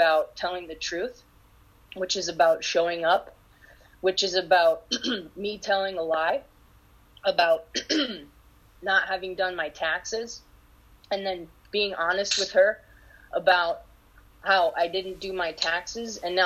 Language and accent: English; Denver, Colorado, United States; I'm from Denver. I got sober in Denver, and I had a home group in Denver